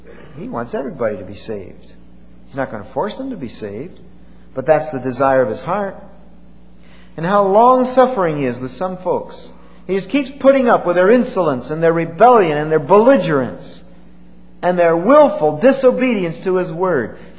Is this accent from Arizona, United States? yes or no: no; Bristol, Pennsylvania, United States; So I go back to Bristol, Pennsylvania once in a while, where I spent my childhood.